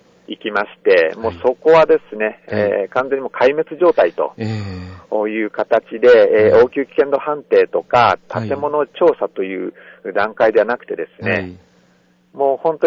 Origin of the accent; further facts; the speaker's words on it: Fukushima, Japan; 次の日に会津に地元に帰るのにですね、